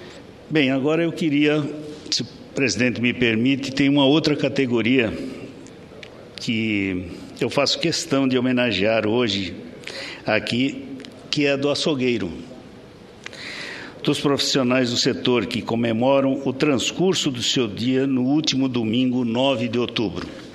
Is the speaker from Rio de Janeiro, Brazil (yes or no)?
no; São Paulo, Brazil; born there; now in Mato Grosso do Sul, Brazil; sou paulista de nascimento e escolhi Mato Grosso do Sul como minha terra de coração. Há cerca de 40 anos, em plena década de 70, cheguei ao município de Nova Andradina, no Vale do Vinhema.